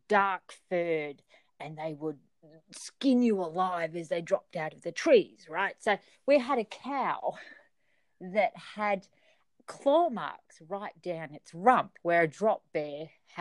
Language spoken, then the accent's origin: English; Australia; guess what? I'm Australian